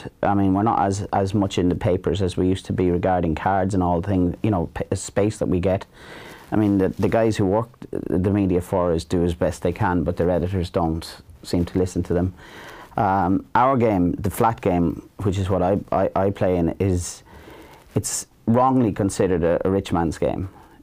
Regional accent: Dublin, Leinster, Ireland; born there; also born or lived in Clane; I was born up here in Dublin and moved down to Clane in 72.

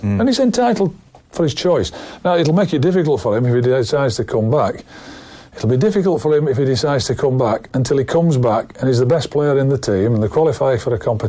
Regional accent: Ireland; she's always said to me … there are people from Ireland and there are Irish men. And she clues me as an Irish man, which I take a great sense of pride of.

